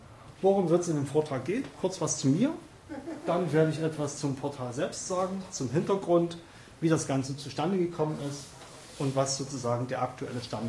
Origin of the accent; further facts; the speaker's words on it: Berlin, Germany; ich komme aus Berlin